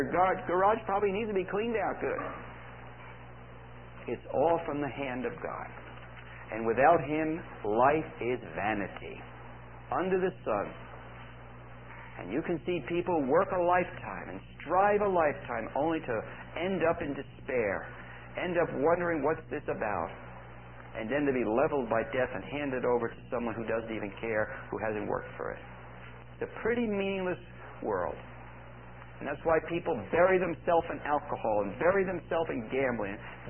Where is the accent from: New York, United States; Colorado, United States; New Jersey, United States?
Colorado, United States; Littleton; Now, you know we're from Littleton, Colorado, and we had that great tragedy in Littleton.